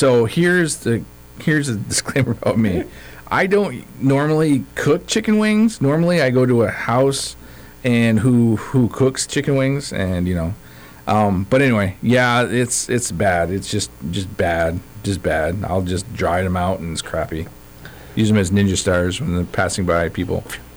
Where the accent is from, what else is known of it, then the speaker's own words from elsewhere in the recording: Maine, United States; so I'm a New Englander. I'm from Maine originally, so Maine's notorious for the old Johnson Redskin hot dogs.